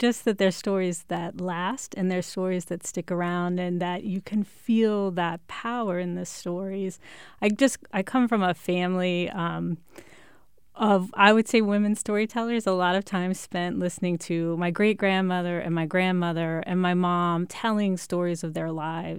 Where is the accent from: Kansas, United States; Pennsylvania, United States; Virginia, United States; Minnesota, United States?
Virginia, United States; also born or lived in Texas; I did, yes. Well, I grew up in Texas first, and then we moved to Virginia when I was a little bit older.